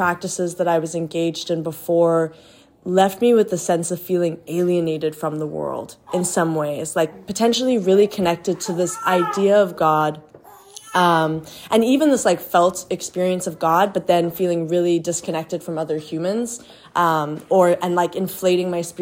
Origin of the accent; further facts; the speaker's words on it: South Africa; I am from South Africa. I live in South Africa.